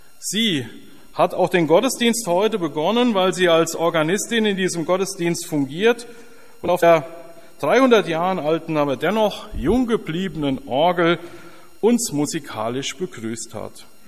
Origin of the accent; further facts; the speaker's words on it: Hof, Bavaria, Germany; Ich komme aus Hof